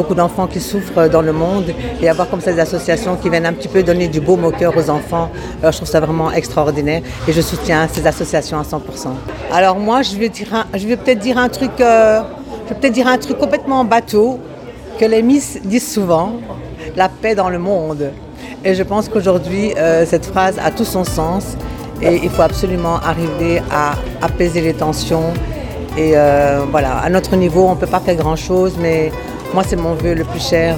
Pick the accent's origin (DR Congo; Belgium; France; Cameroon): Belgium; Brussels, Brussels-Capital Region; je suis bruxellois, je suis née à Bruxelles.